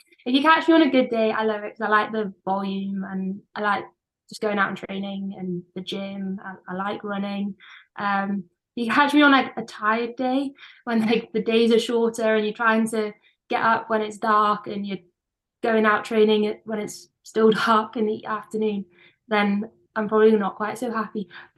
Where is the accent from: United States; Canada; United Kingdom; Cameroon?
United Kingdom; Newcastle, North East England; I'm from Newcastle, so I drive over the River Tyne and it's kind of central to our city.